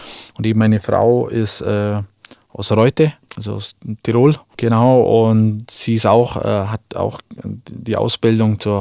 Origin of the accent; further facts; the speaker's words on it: Füssen, Bavaria, Germany; also wir sind ja aus Füssen